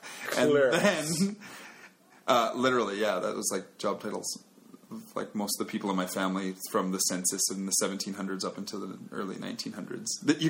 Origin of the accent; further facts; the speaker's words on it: Canada; And I said I was from Canada